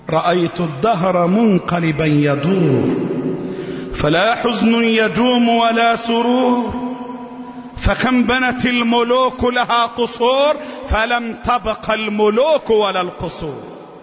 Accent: Egypt; اللهم احفظ بلدنا مصر

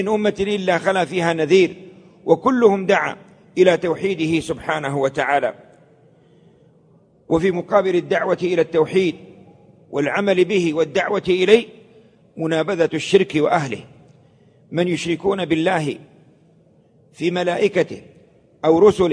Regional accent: Mecca, Makkah Province, Saudi Arabia; الدرزن يسمونه عندنا في مكة الدرزن يعني 12.

